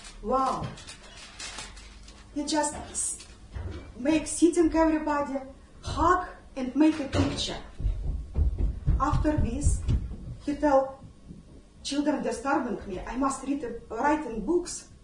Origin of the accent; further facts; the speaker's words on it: Ukraine; born there; English is a second language; In 2007, just I was born in Ukraine and my dad lived in Ukraine or my mom lived in Moscow.